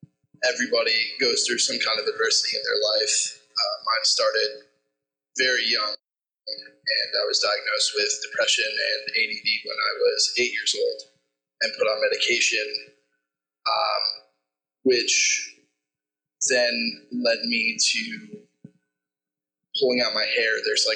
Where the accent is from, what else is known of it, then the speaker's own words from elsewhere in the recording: Florida, United States; I grew up in South Florida.